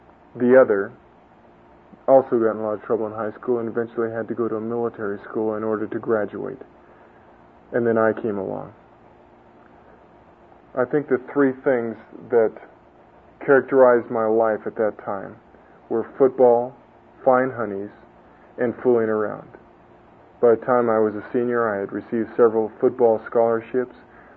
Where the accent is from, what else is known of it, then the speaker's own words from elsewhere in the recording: San Gabriel, California, United States; I was raised in San Gabriel and went to San Gabriel High School.